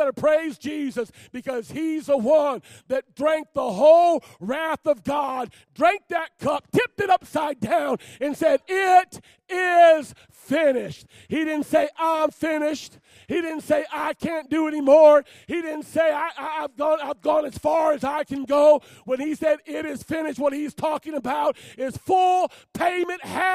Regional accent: Detroit, Michigan, United States; I'm from Detroit.

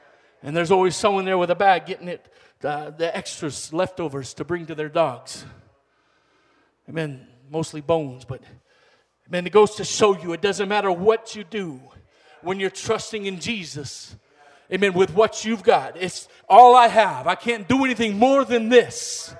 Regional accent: United States; And they look at me funny because I'm an American and I've got all these children and we're just there.

